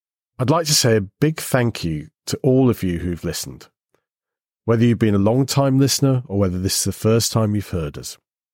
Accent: United Kingdom; for those of us who remember growing up in Britain during the 1970s

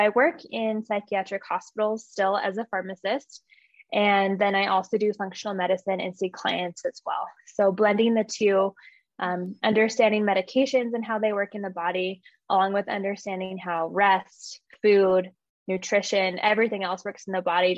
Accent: Albuquerque, New Mexico, United States; So I'm from Albuquerque, New Mexico.

